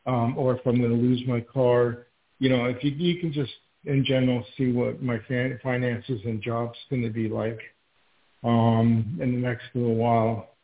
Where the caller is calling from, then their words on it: New York, United States; Well, I'm calling from New York